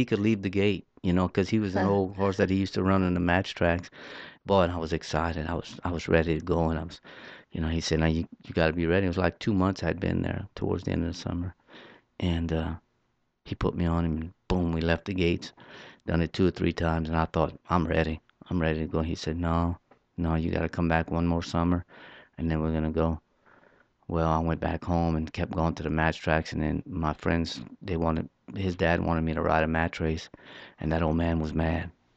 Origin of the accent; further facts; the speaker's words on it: Erath, Louisiana, United States; We grew up in Erath, Louisiana.